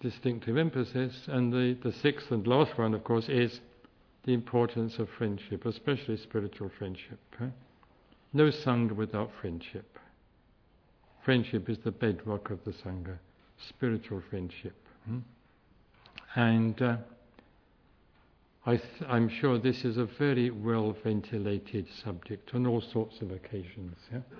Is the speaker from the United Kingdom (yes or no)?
yes; London, United Kingdom; born there; I was born in England, in London, in Tooting of all places.